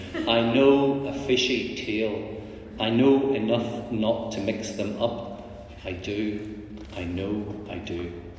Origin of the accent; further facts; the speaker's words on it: Belfast, Northern Ireland, United Kingdom; I'm from Belfast. I'd never had that much city to walk across